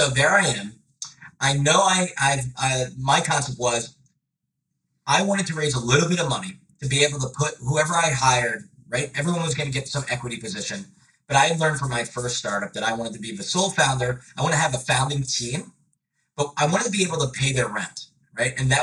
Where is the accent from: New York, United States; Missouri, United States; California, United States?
New York, United States; also born or lived in Sweden; When I was living in Sweden, as a New Yorker, it was really crazy seeing that New York was going through this renaissance of technology.